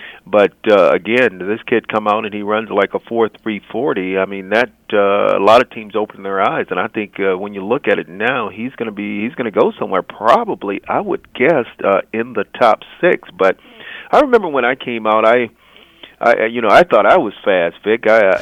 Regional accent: Alabama, United States; obviously I'm from Alabama, and that's a sweet part.

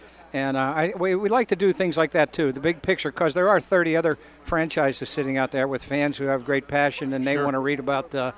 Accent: Pittsburgh, Pennsylvania, United States; the one I remember growing up in Pittsburgh when the Steelers were lousy

